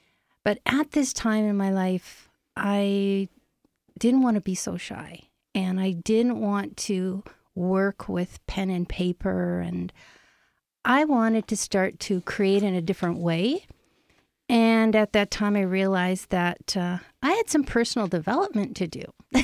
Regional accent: Winnipeg, Manitoba, Canada; born there; Well, I was born in Winnipeg, Manitoba.

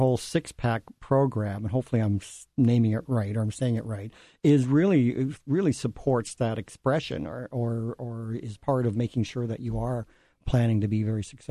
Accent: Canada; but then I thought six-pack in terms of, hey, I'm Canadian.

